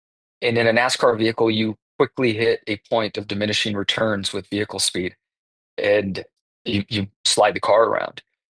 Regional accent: California, United States; I swam in high school when growing up in California, played water polo and swam, and our water sports were much more popular than football and baseball where I grew up.

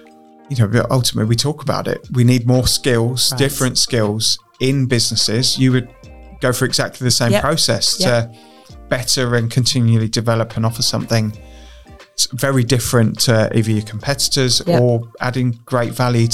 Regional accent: Much Hadham, East of England, United Kingdom; I grew up in Much Haddam. And Much Haddam, or Peregrine, is

